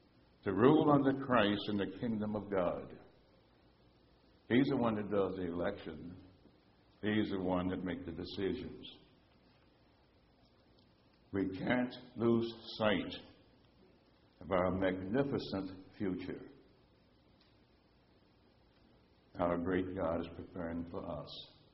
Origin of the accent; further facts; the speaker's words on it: Jackson, Tennessee, United States; born there; As I read this, I always think about being a little boy. You know, I was born in Jackson, Tennessee, and we did play on the streets.